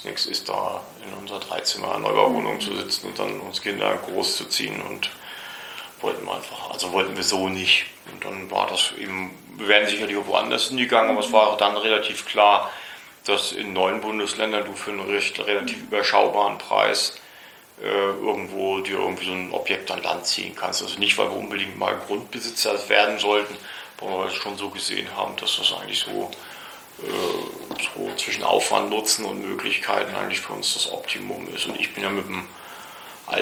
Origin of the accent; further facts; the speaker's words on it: Mecklenburg-Vorpommern, Germany; dass ich ja aus Mecklenburg komme.